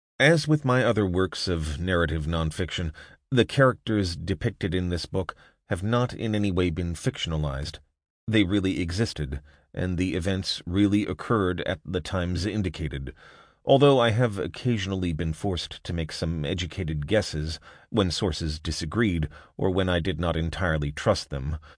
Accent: Newark, New Jersey, United States; The list also includes my hometown of Newark, New Jersey, which boasted a flourishing Jewish community of about 60,000 souls when I grew up there in the 1950s and 1960s.

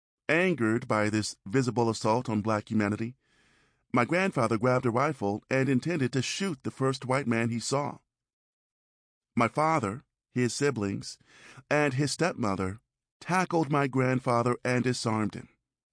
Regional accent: Compton, California, United States; Dad told me stories about Mississippi when I was growing up in Compton, California.

